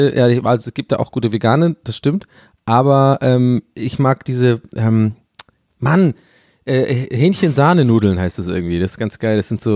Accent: Ireland; ich bin Ire.

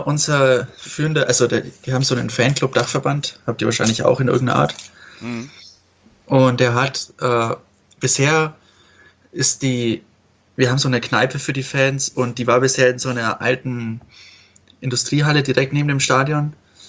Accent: Bavaria, Germany; wenn man aufgewachsen ist im Bundesland Bayern

